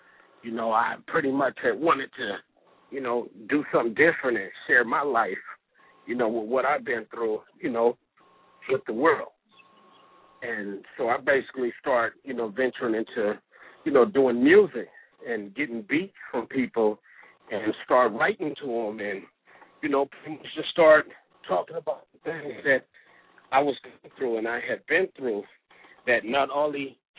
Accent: Compton, California, United States; I grew up in Compton. So after that, you know, no other place to go but the streets.

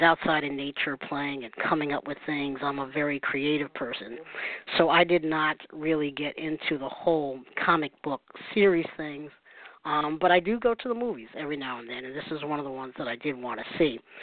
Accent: United States; If it's the wrong dialect, forgive me. I'm an American.

